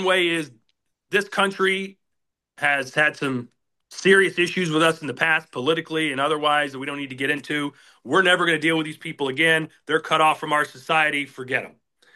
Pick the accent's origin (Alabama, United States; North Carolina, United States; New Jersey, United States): Alabama, United States; I grew up in Alabama with a dad who was kind of like a, why would I pay for pay-per-view?